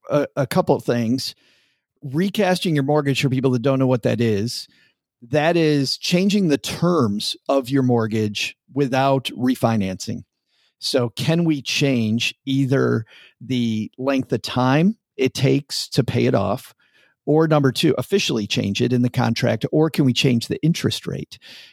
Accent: Michigan, United States; I grew up in redneck West Michigan and it was car culture in all white redneck West Michigan.

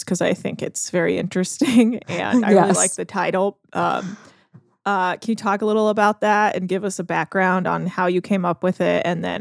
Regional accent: United States; born there; And it's like, I'm American. Right. I was born here.

